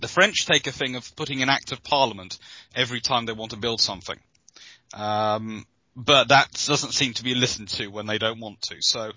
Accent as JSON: {"language": "English", "country": "United Kingdom", "said": "I'm British, and we have a history of not liking private armies."}